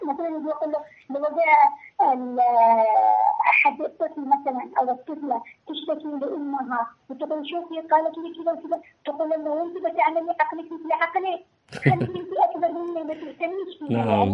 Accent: Yemen; وما تليق بنا كيمنيين

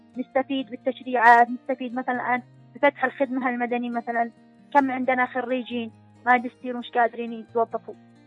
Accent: Yemen; المعاق عندنا في اليمن عادي أي واحد ممكن يتحمله

